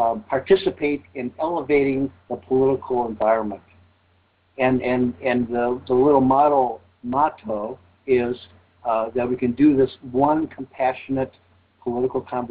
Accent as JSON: {"language": "English", "region": "Arizona", "country": "United States", "said": "from Arizona."}